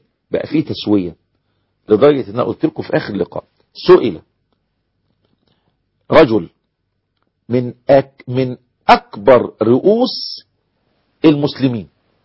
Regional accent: Egypt; انتوا فاكرين القصة اللي كانت من كام سنة طلعت عندنا في مصر

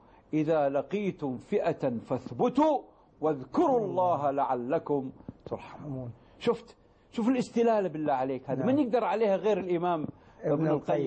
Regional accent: Kuwait; born or raised there

